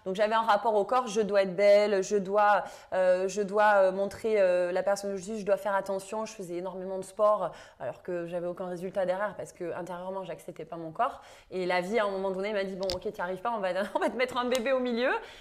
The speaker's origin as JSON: {"language": "French", "region": "south of France", "country": "France", "accent": "southern French", "said": "mon accent du sud, la fraîcheur, la luminosité."}